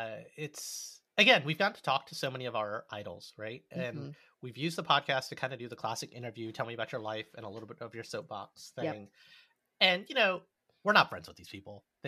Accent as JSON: {"language": "English", "region": "New York", "country": "United States", "said": "Not a friend who moved to New York. I'm from New York."}